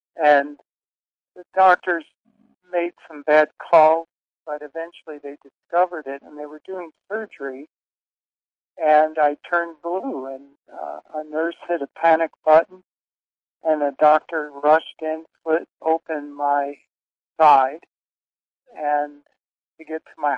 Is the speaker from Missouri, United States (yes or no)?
yes; Missouri, United States; also born or lived in Indiana; I was born in Missouri, but we quickly moved up near Chicago along, on Indiana Dunes along Lake Michigan, and my father commuted to Chicago.